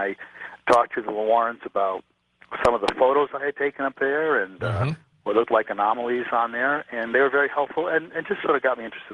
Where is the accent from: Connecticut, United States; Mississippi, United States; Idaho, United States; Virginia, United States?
Connecticut, United States; I grew up in Connecticut, and that's a place where you couldn't walk 50 yards without stumbling upon some old colonial cemetery